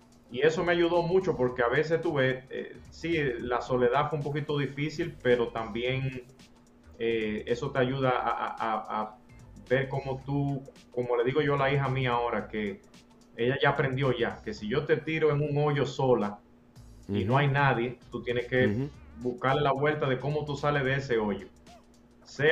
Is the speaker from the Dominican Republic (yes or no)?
yes; Santo Domingo, Dominican Republic; yo me crié mi vida entera en Santo Domingo, pero mi familia primordial vive en San Pedro de Macorís, entonces yo todos los fines de semana iba allá y la descendencia de mi familia viene de Padres de las Casas